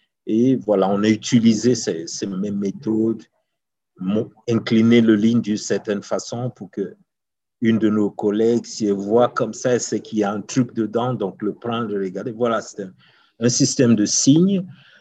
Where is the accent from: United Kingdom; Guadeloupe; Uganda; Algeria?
Uganda; OK, moi, je viens d'Ouganda et quand j'étais plus jeune